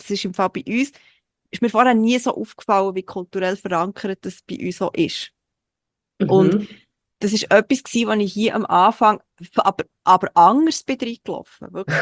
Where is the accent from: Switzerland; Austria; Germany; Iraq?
Switzerland; für mich als Schweizerin